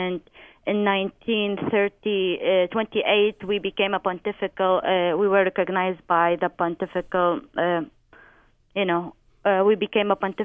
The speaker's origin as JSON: {"language": "English", "town": "Baghdad", "region": "Baghdad Governorate", "country": "Iraq", "tie": "born or raised there", "also_born_or_lived": "Qaraqosh", "said": "I grew up in Baghdad, where my family used to live, and then, you know, because of the Iran war and the conflicts during the Gulf War, we had to move to northern of Mosul in a city or a small town by then was called Karakosh"}